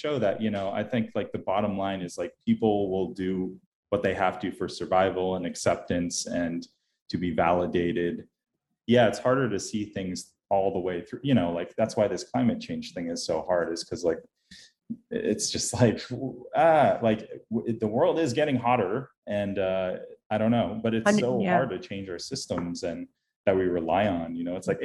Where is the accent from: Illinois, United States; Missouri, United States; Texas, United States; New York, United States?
New York, United States; Tarrytown; I went back and visited last year the house I grew up in Tarrytown from like, you know, the mid 80s to the early 90s.